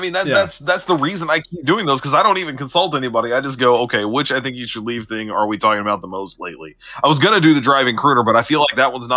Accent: Albany, New York, United States; I'm from Albany, and I've never heard that.

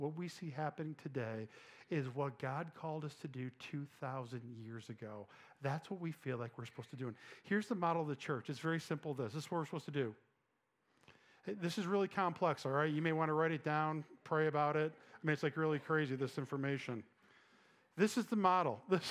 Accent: Vestal, New York, United States; I love telling stories about growing up in Vestal and playing sports and things we did when we were kids and crazy things.

